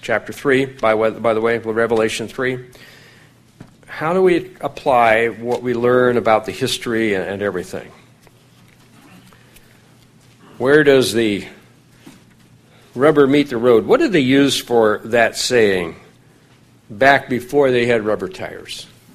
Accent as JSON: {"language": "English", "region": "Nebraska", "country": "United States", "tie": "born or raised there", "said": "I was born on the Oregon Trail, out of the way of the wagons, of course, but it was actually in Nebraska. It was a branch of it that went right through our farm"}